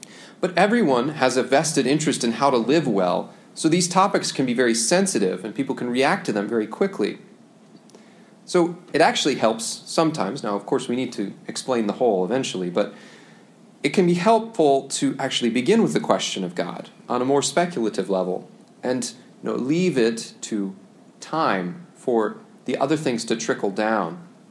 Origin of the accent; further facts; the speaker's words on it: Kansas, United States; I'm from Kansas, so time for a rural analogy.